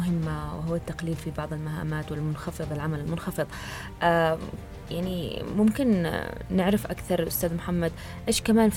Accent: Yemen; وخاصة عندنا باليمن

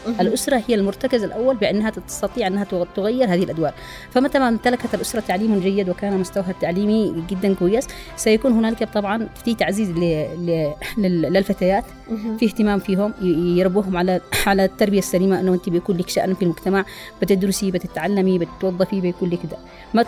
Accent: Yemen; سواء كنا نحن في في في في بلدنا اليمن

